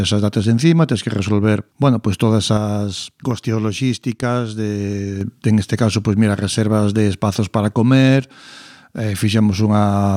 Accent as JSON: {"language": "Galician", "region": "Galicia", "country": "Spain", "said": "como galego"}